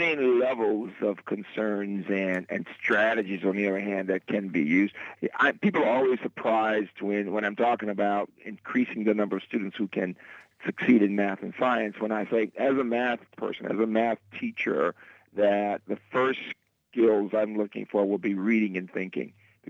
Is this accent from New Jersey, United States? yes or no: no; Birmingham, Alabama, United States; I'm from Birmingham, and my father actually left education, being a teacher, to work in the steel mill